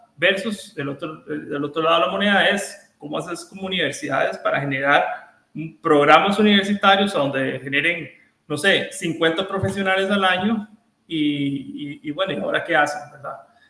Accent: Costa Rica; tal vez nosotros como costarricenses podríamos ser la meca de desarrollo de videojuegos

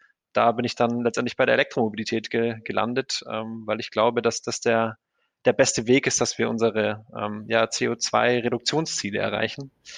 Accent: Ingolstadt, Bavaria, Germany; wie wir gerade schon gesagt haben. Ich komme aus Ingolstadt und bin da groß geworden

